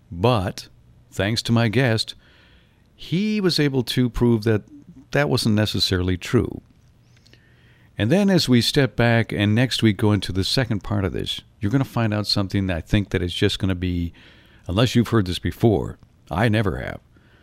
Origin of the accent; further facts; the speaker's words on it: Norway, Michigan, United States; I grew up in Norway, Michigan. I live now in a place not far from Escanaba out in the country.